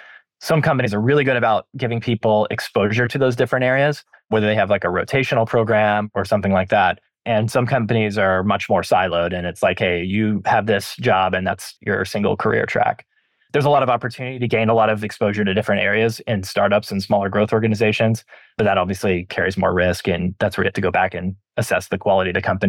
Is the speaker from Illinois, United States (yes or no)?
no; Austin, Texas, United States; now in Santa Barbara, United States; So I live in Santa Barbara, California now, where Kate Farms is headquartered, but I grew up in Texas as well. I grew up in the Austin area.